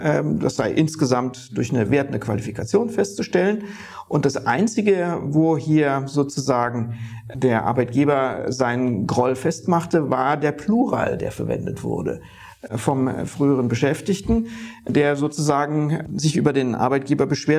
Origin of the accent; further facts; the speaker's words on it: Rhineland-Palatinate, Germany; Ich bin ein großer Verfechter der Mundart. Ich komme aus der Pfalz und könnte auch ganz anders hier reden.